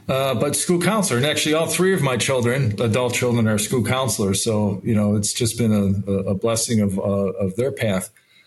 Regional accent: Niagara Falls, New York, United States; I grew up in Niagara Falls, four brothers, small home, parents, hardworking

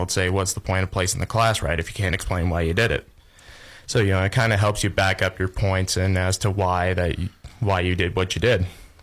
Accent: Lusk, Wyoming, United States; I am from Lusk, Wyoming, which is about an hour north of Torrington.

